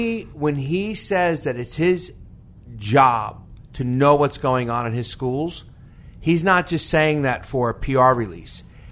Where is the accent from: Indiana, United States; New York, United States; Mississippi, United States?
New York, United States; I grew up in New York.